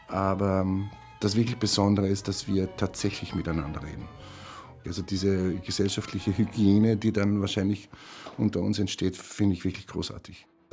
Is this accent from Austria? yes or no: yes; Upper Austria, Austria; ich komme aus Oberösterreich